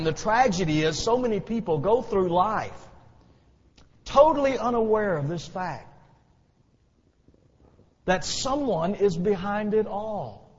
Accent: Fort Worth, Texas, United States; I grew up in Fort Worth, and that when I was 17 and about to graduate from high school and go to college

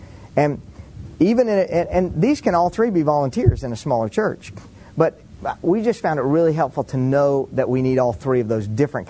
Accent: Waco, Texas, United States; When I grew up in Waco, Texas, our goofy thing was we talked British in our youth group.

